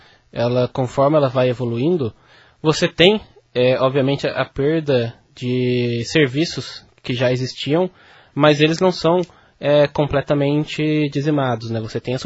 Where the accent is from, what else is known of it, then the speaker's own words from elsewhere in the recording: Marília, São Paulo, Brazil; also born or lived in São Carlos; now in União da Vitória, Brazil; Eu vim, na verdade, do estado de São Paulo. Eu sou de Marília, mas eu estava morando em São Carlos.